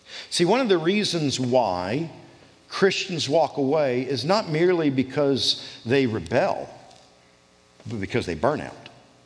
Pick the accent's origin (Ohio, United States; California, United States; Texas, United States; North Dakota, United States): Ohio, United States; Growing up in Ohio and moving south, the reason I didn't know much different was because they treated me like family from the very first day.